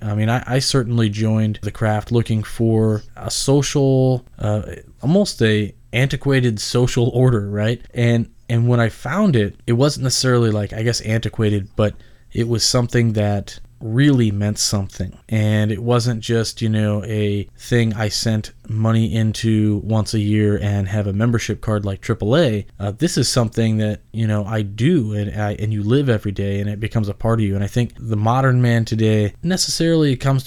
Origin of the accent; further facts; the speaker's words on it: California, United States; I mean, I'm initially from California, and I was going to join Orange Lodge in Orange Circle in Orange, California.